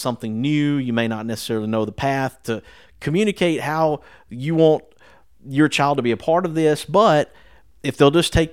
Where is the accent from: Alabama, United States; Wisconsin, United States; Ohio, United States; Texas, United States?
Alabama, United States; Hueytown; I grew up in Hueytown.